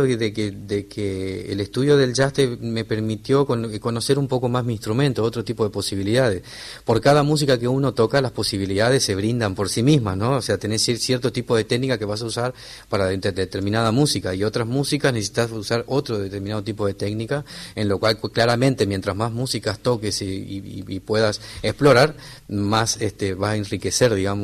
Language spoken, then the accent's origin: Spanish; Charata, Chaco, Argentina; born there; Nací en Charata.